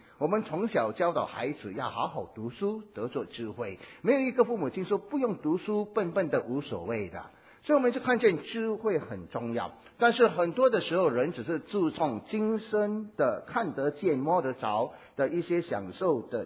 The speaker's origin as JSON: {"language": "Chinese", "country": "Singapore", "said": "我们都是新加坡人，很含蓄的哈，华人比较含蓄。"}